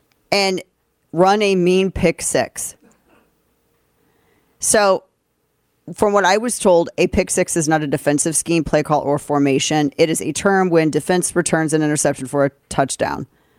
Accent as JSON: {"language": "English", "town": "St. Louis", "region": "Missouri", "country": "United States", "said": "I know nothing about football, nothing, because I came from St. Louis, okay? St. Louis is a baseball town."}